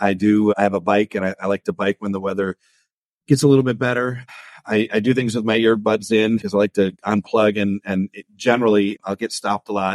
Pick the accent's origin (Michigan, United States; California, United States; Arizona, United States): Michigan, United States; We recognize we're blessed. We have a beautiful state.